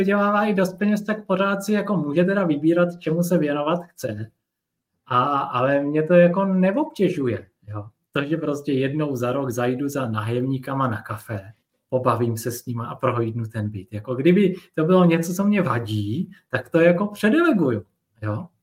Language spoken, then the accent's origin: Czech; Brno, South Moravian Region, Czechia; Já jsem Brňák, koupil jsem to všechno v Brně